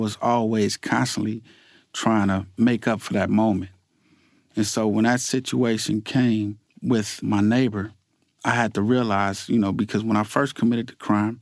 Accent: Decatur, Illinois, United States; born there; Actually, I was born in Decatur, Illinois. My mother and father were together at that time.

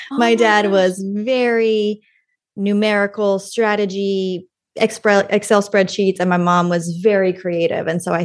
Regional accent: Bossier City, Louisiana, United States; born there; I was born in Bossier City, Louisiana. It's a small city in North Louisiana.

